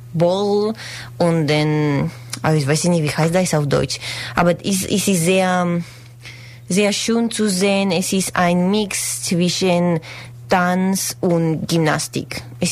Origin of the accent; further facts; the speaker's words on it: Bulgaria; first language Bulgarian; German is a second language; Ja, es ist meine Muttersprache. Und zu Hause, ich bin sehr gedankt zu meinen Eltern, dass wir könnten nicht mit meiner Schwester Spanisch reden. Das war total nein, nur Bulgarien.